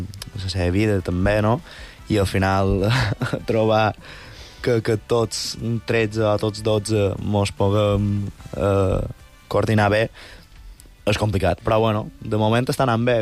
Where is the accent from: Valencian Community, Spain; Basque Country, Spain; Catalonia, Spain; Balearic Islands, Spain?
Balearic Islands, Spain; Artà; I jo som d'Artà